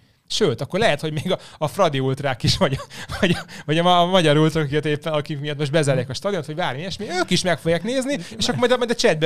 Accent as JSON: {"language": "Hungarian", "region": "Zala", "country": "Hungary", "tie": "born or raised there", "said": "mert Zalában nőttem fel, és oda húz a szívem."}